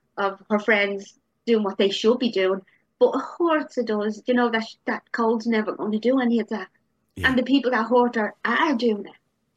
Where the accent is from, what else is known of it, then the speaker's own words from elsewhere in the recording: Ireland; But I think as Irish people, we do beat ourselves up all the time.